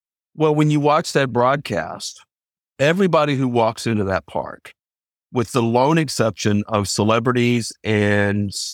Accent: United States; I was horrified as an American.

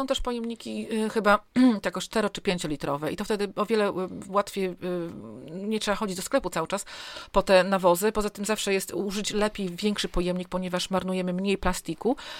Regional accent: northern Poland, Poland; bo my jesteśmy akurat z północy

